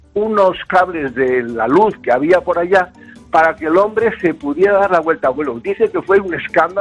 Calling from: Sant Cugat del Vallès, Catalonia, Spain; de San Cugat del Vallés.

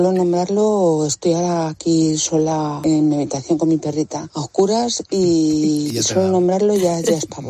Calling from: Madrid, Community of Madrid, Spain; de Madrid.

